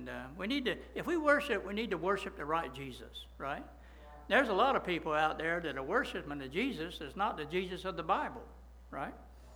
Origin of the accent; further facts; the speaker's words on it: Pavo, Georgia, United States; Now, I'm from Pavo, but I do know this.